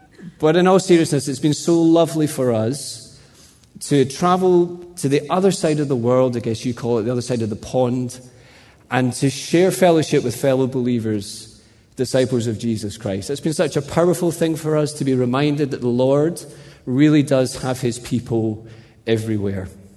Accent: Edinburgh, Scotland, United Kingdom; We're from Edinburgh in Scotland. I'm a pastor there.

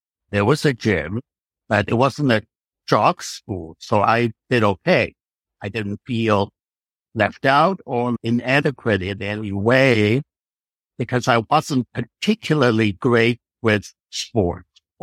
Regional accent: New York, United States; also born or lived in Shanghai, China; I was actually born in old China before the change in government in 1949, and then went through Southeast Asia and came to New York. I was five when we left China. It was quite a journey getting from Shanghai to New York.

